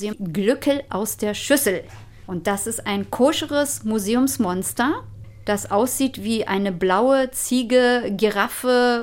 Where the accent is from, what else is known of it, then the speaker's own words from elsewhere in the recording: Berlin, Germany; born there; Juden, Istanbuler Juden. Und die wiederum sind hierher nach Berlin gekommen. Und ich bin dann in Berlin zur Welt gekommen.